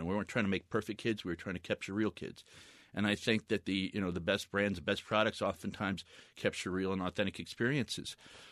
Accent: Long Island, New York, United States; you asked earlier about my growing up in Long Island

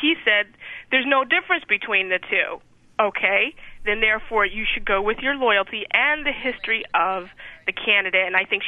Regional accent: Massachusetts, United States; and I'm from Massachusetts, and that was our superdelegate issue.

